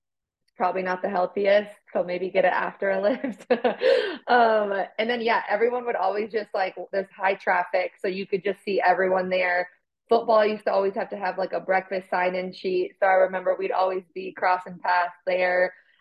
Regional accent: Minneapolis, Minnesota, United States; like I grew up in South Minneapolis, but like Matt's Bar, cash only, home of the Juicy Lucy.

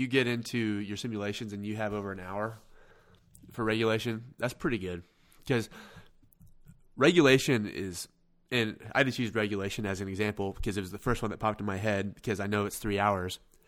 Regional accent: Kansas City, United States; I'm a Kansas City Chiefs fan, if anything, because I'm from Kansas City area.

